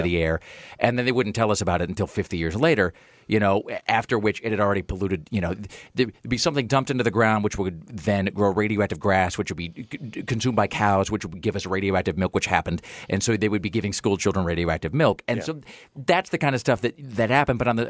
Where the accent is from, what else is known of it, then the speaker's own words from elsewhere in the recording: Tri-Cities, Washington, United States; It's a thinly veiled description of my hometown because he talks about – of the Tri-City area because he talks about growing up in the shadow of the nuclear industry and being by the Columbia River and whatever.